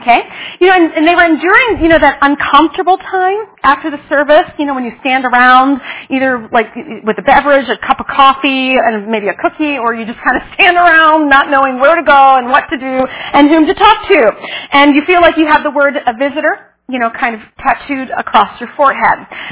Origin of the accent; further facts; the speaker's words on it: East Coast, United States; I'm from the East Coast. Kind of think, you know, like New York City doesn't often have a good reputation.